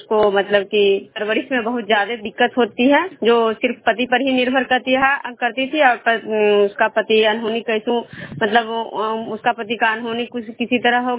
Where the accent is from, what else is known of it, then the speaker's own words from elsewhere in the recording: Vishnupur, Bihar, India; मैं विष्णुपुर ग्राम खुदरा पंचायत नालंदा जिला नंगनौसा प्रखंड के निवासी हूँ।